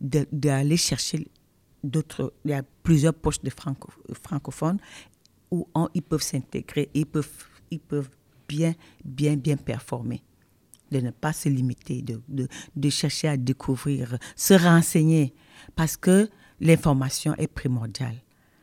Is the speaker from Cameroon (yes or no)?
yes; Cameroon; now in Canada; je suis parti du Cameroun. Du Cameroun, on connaissait seulement Montréal, Québec.